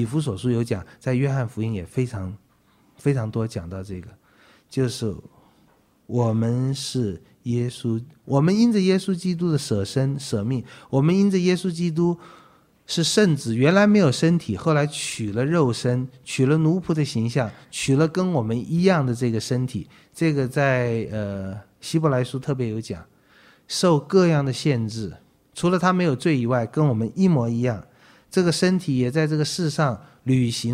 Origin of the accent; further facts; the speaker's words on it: China; 我们中国人